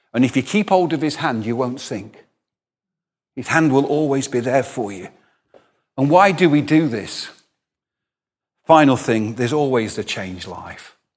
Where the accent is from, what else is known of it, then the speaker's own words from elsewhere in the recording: England, United Kingdom; also born or lived in Scotland; I stayed 16 years and they would not talk to me as an Englishman. They said, you're an honorary Scot now. You're not English.